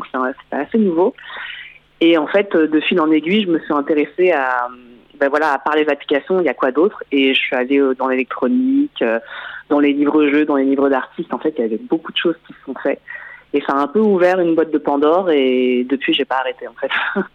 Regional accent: Île-de-France, France; Je suis née en France, dans le sud de la France, et je suis montée en banlieue parisienne, voilà, toute mon enfance.

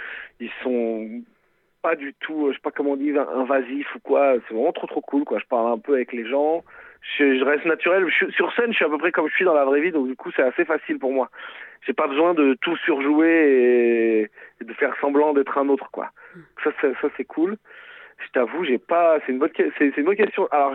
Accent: Poitiers, Nouvelle-Aquitaine, France; Donc, je viens de Poitiers, c'est le même niveau de ville, je peux me permettre de vanner tranquillement.

